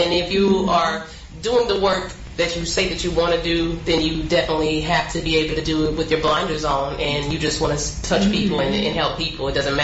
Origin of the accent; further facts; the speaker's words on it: Mississippi, United States; And I grew up in Mississippi, small town.